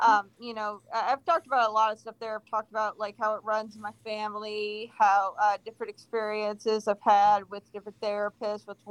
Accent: Connecticut, United States; also born or lived in Hamden / Orange / Danbury; now in Meriden, United States; I grew up in Connecticut. I've moved around to different parts of Connecticut. Mm-hmm. I was born in Hamden, then I moved to Orange, then I was in Washington, then I went to college in Massachusetts, then I came back down.

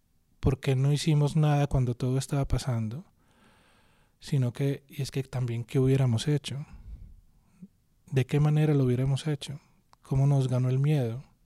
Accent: Antioquia, Colombia; Pero como colombianos, vuelvo a la noción de país, siempre lo mejor venía de afuera.

